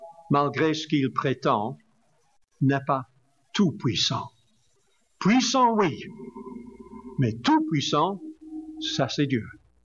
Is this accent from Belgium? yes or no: yes; Flanders, Belgium; Enfin, en Wallonie, c'est souvent gris. Mais chez nous, en Flandre, c'est toujours bleu.